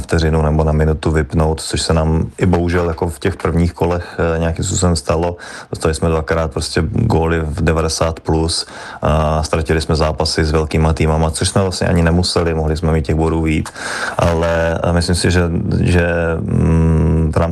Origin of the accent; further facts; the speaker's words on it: Brno, South Moravian Region, Czechia; My jsme oba původem z Brna, takže jsme si hnedka rozuměli.